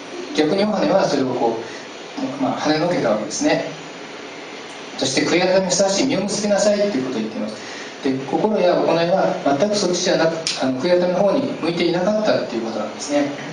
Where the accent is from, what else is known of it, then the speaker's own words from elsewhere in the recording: Nagano, Japan; 私の田舎では長野なんですけど